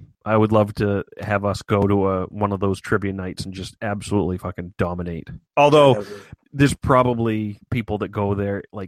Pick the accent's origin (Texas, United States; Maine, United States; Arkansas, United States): Maine, United States; Milo; I know my hometown of Milo, Maine, featured the first daytime parade of a Ku Klux Klan.